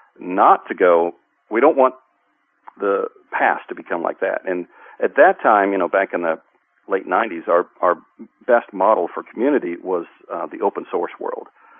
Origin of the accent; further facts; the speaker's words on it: Nashville, Tennessee, United States; And was part of the team here in Nashville, my hometown.